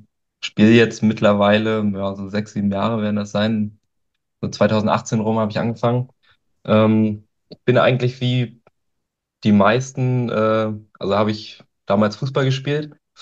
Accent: Gusow, Brandenburg, Germany; ich komme aus Gusow, also Gusow

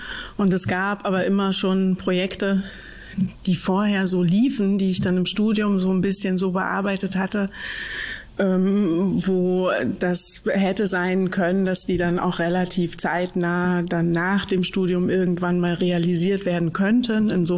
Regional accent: Mecklenburg-Vorpommern, Germany; ich komme aus Mecklenburg

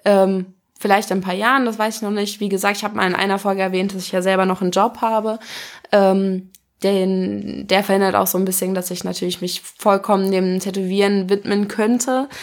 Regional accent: Wolfhagen, Hesse, Germany; Geboren bin ich in Wolfhagen. Das ist ein ganz kleines Dorf in der Nähe von Kassel, falls das irgendjemand was sagt. Und dann habe ich, glaube ich, bis ich 14 war oder sowas in der Nähe, also außerhalb mäßig von Kassel gewohnt. Und mit 15 bin ich nach Kassel gezogen

